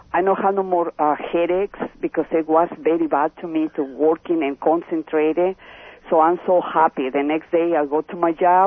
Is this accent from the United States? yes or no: no; Mexico City, Mexico; English is a second language; Oh, I'm from Mexico City.